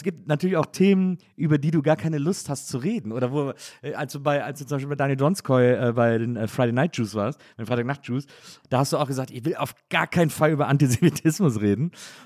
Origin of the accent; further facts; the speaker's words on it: Cologne, North Rhine-Westphalia, Germany; als Kölner